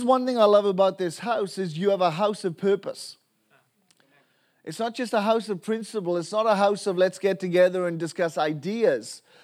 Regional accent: Wales, United Kingdom; I can't help being Welsh. I can't help the fact that I am Welsh. No matter if I try and change my accent, no matter what platform I am in the world, that person, whoever hears me, knows that guy is from a funny nation.

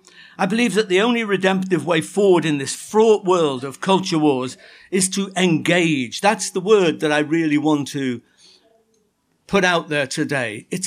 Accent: Liverpool, North West England, United Kingdom; including in my hometown, Liverpool, where the oldest recorded mosque in the UK...

